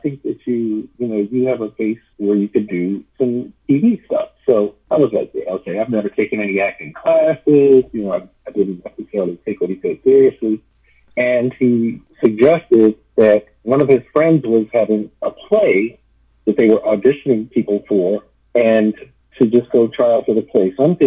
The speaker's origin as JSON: {"language": "English", "town": "Baltimore", "region": "Maryland", "country": "United States", "said": "Hi, guys. … I'm an actor from Baltimore, Maryland."}